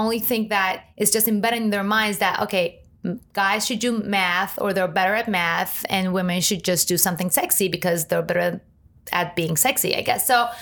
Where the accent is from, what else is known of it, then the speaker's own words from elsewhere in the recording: Iran; moved away as an adult; I was born and raised in Iran. I was there until 18. And to be honest, I actually liked living there. And this might sound strange because I'm not even Muslim. I was a minority there, religious minority.